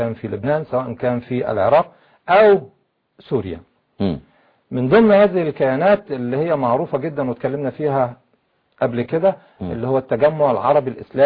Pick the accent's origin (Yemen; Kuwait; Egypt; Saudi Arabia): Egypt